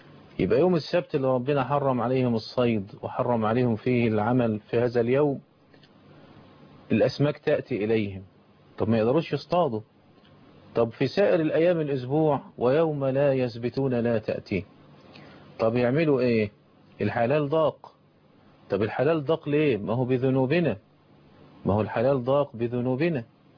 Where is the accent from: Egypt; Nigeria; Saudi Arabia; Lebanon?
Egypt; يبقى دي اللي بيسموها عندنا في مصر الحرق